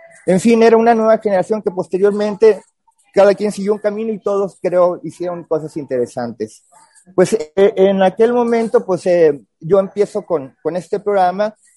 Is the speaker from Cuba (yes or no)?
no; Mexico City, Mexico; also born or lived in New York; now in Guadalajara, Mexico; Mira, soy chilango. Yo llego a Guadalajara en 1980. Simbólicamente marca mi inicio de gentilización tapatía a partir del enero de 1980.